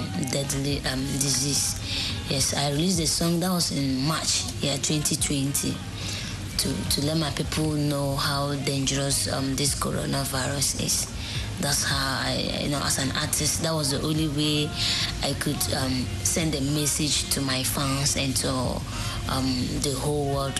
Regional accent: Northern Region, Ghana; Yes, I'm from Ghana and from the north, to be precise.

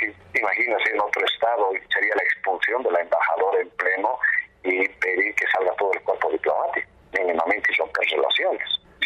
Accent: Bolivia; nosotros como bolivianos, como pueblo soberano, merecemos una explicación

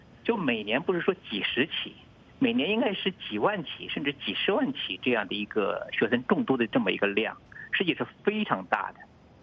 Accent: China

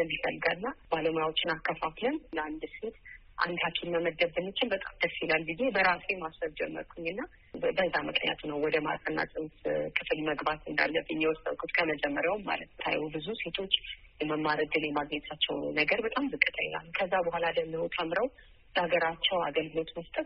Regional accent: Addis Ababa, Ethiopia; እንግዲህ በዚሁ በአዲስ አበባ ኢትዮጵያ ውስጥ ተወልጄ በአዲስ አበባ ውስጥ ነው ያደግኩት። የተወለድኩት እንግዲህ በዚሁ አሁን በምሰራበት በቅዱስ ጳውሎስ ሆስፒታል ውስጥ ነበረ።

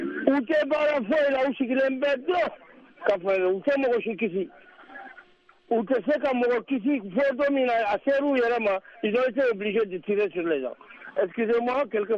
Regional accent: Ménaka, Mali; Je suis natif de Menaka, je les connais très bien.

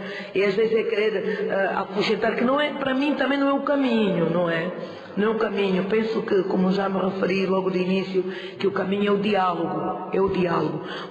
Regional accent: Angola; enquanto angolanos, não é verdade, enquanto cidadã, enquanto mulher

